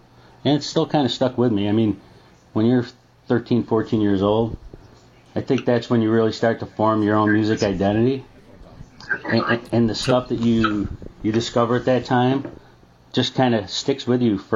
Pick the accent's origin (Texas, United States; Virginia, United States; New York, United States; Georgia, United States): New York, United States; Syracuse; because I grew up around Syracuse, I still live around Syracuse